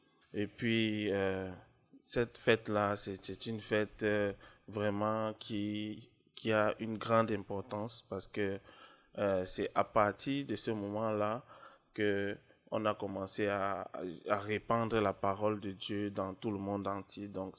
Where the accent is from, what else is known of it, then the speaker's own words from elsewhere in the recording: Cameroon; Dans mon pays d'origine, qui est le Cameroun